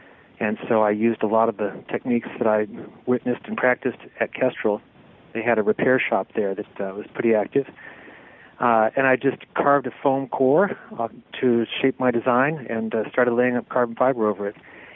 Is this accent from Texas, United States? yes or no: no; Georgia, United States; also born or lived in Ithaca, New York / Ohio / Pennsylvania; I was born in Ithaca, New York. Lived there for just 2 years before following my family to Ohio. I grew up actually in Georgia, grade school and part of high school there. Went to high school in Pennsylvania.